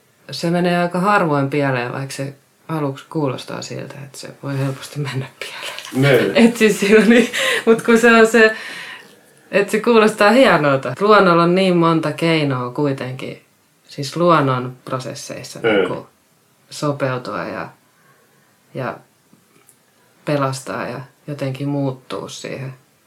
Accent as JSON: {"language": "Finnish", "town": "Rajamäki", "region": "Uusimaa", "country": "Finland", "tie": "born or raised there", "said": "No mä oon kotoisin Rajamäestä, tuolta Nurmijärven kunnasta."}